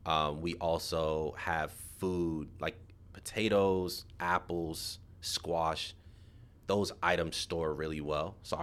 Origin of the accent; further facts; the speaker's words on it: Bowie, Maryland, United States; Annapolis is big. I grew up in Bowie. So I grew up driving to Annapolis to get access to everything.